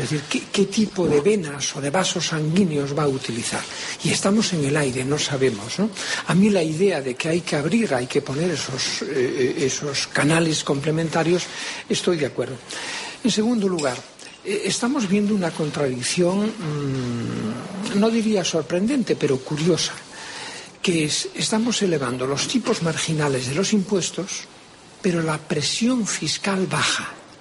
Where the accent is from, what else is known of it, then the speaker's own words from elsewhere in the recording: Spain; Yo lo que defiendo es que, como españoles